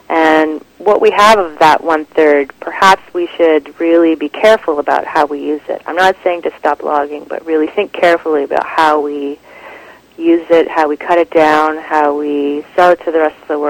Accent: New York, United States; moved away as an adult; now in Canada; I'm from upstate New York. I came to Canada in 1990, which is the same year that I started tree planting

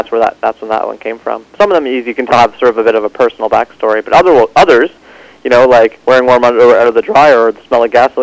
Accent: Ontario, Canada; I grew up just outside of Toronto, in about an hour east, and, you know, for me, I sort of think that because my parents were immigrants to Canada and they came over in the late 60s

